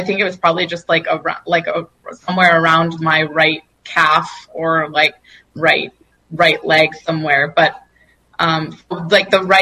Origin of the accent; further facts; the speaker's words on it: New Mexico, United States; I'm from New Mexico, and so I usually just get them there.